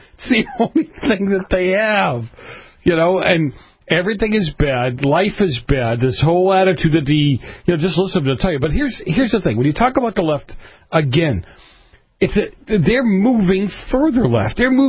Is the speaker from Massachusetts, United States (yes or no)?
yes; Boston, Massachusetts, United States; You're right. But I'm an Italian from Boston.